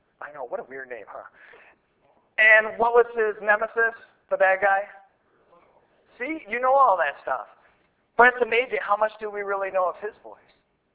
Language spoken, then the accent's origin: English; Wapakoneta, Ohio, United States; He was born and raised in Wapakoneta, Ohio, which is where I'm from. That's where my parents live.